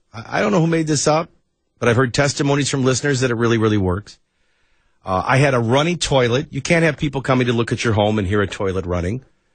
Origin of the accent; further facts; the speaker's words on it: Nashville, Tennessee, United States; from Nashville, Tennessee, where I'll have to finagle traffic.